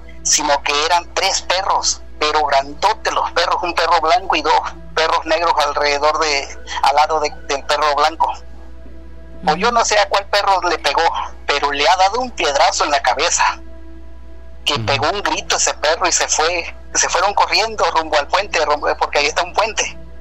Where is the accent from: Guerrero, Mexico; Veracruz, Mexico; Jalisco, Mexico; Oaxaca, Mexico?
Veracruz, Mexico; Isla; Gracias, estoy aquí en Coatza porque soy trailero, de hecho yo soy de Ciudad Isla.